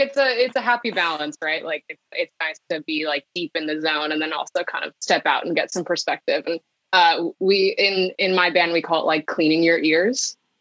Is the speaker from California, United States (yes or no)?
yes; San Diego, California, United States; Originally, I'm from San Diego.